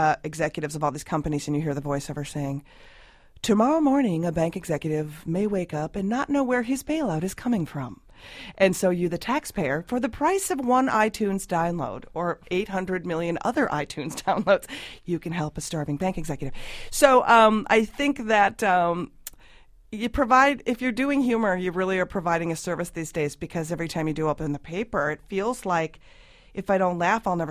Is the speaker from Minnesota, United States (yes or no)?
yes; Minnesota, United States; Well, I am from Minnesota, born and raised.